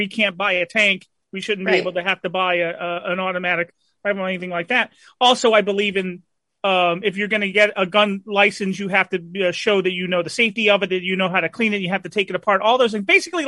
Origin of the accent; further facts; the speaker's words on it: New Jersey, United States; First of all, hey, I'm from Jersey, so I can translate hand talk.